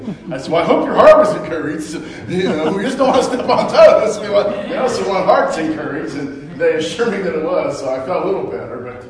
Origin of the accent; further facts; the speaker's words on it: Beloit, Ohio, United States; I grew up in Beloit, Ohio. Actually, the suburb of Westville, I'm sure.